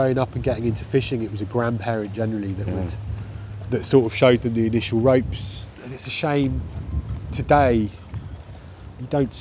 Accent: East of England, United Kingdom; I grew up in the Fens, and the Fens is a bit of a pike mecca in terms of, you know, places you can fish for them in Britain.

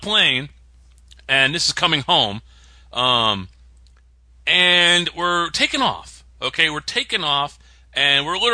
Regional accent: Connecticut, United States; I was like, I live in Florida now, but I'm from Connecticut.

